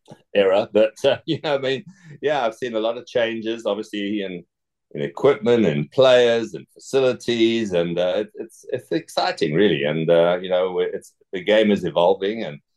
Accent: Zimbabwe; also born or lived in England; You know, I was born in England, but I grew up in Southern Africa and Zimbabwe or Rhodesia as it was then.

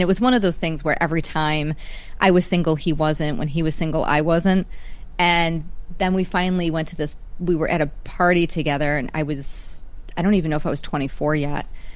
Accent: New York, United States; now in Buffalo, United States; Well, I grew up in Central New York. I moved to Buffalo, New York for my late husband.

